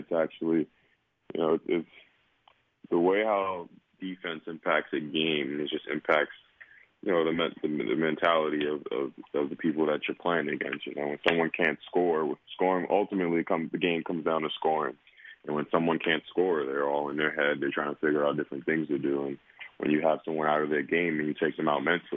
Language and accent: English; Harlem, New York, United States; Obviously, Harlem shaped who I was as a young man growing up in Harlem.